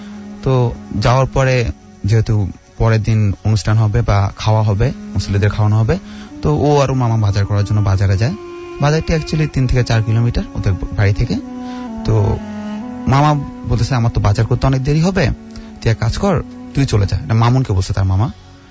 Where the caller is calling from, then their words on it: Dhaka, Dhaka Division, Bangladesh; আমি বসুন্ধরা আবাসিক এলাকা থেকে এসেছি।